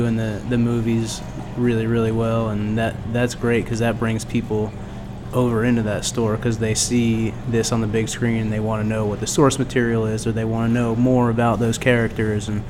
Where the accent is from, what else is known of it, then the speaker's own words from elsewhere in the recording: Indian Mills, New Jersey, United States; I grew up in Indian Mills, New Jersey, which nobody's ever heard of. It was pretty small, but we're close to bigger cities. But yeah, I grew up in the woods.